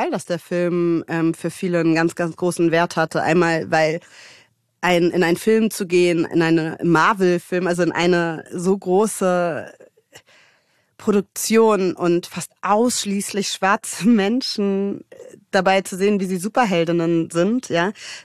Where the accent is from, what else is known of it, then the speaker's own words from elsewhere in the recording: Hamburg, Germany; ich bin in Mümmelmannsberg aufgewachsen, im Hamburger Osten. Und das ist sehr, sehr migrantischer Stadtteil schon immer gewesen.